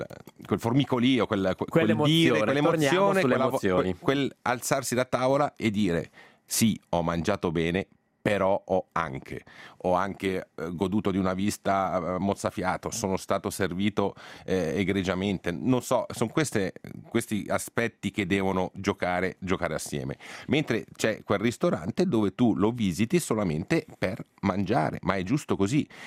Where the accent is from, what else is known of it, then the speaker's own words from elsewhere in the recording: Ticino, Switzerland; io come ticinese